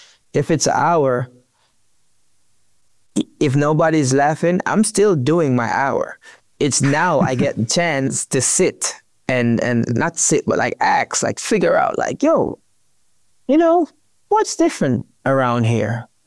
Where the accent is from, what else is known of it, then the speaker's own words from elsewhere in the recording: Jamaica; So as a Jamaican, I know they would like that.